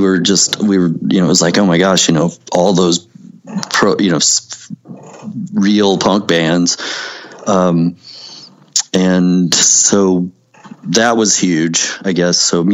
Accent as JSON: {"language": "English", "region": "Missouri", "country": "United States", "tie": "born or raised there", "said": "This is another thing that intrigues me about my hometown growing up, and it's in skating and all that. It's funny because the town over, the college town, Rolla"}